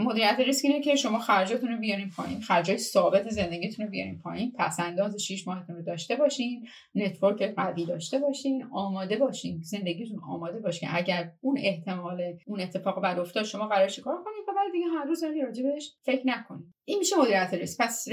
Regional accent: Iran; برای ماهایی که از ایران هستیم و امکانات محدودتری داریم

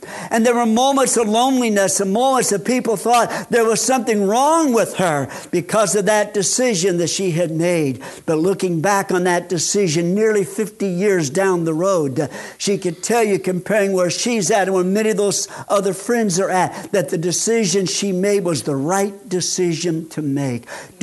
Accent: Illinois, United States; born there; I was born in Illinois, she here in Indiana.

